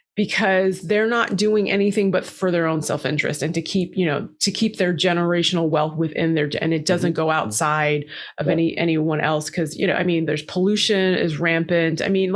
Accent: Nepal; I'm originally from Nepal and I had moved back

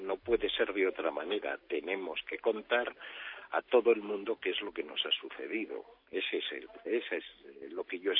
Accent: Vitoria-Gasteiz, Basque Country, Spain; born there; yo procedo de una experiencia vital en Vitoria, que es donde yo nací

